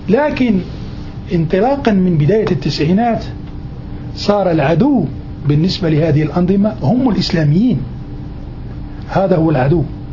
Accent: Morocco; أنا مغربي وأعرف المغرب أكثر منه.

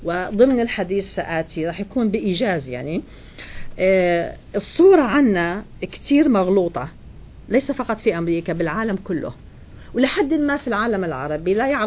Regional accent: Jordan; إحنا كعرب أو كأردنيين ناس شوي باكورد

